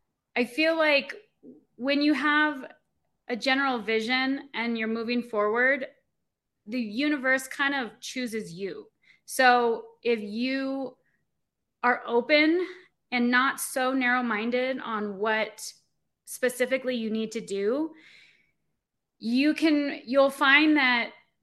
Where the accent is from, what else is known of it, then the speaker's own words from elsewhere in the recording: Hollister, California, United States; I was born in Hollister, and it's about 2 hours south of San Francisco, and a farm town. Where everybody knows everyone.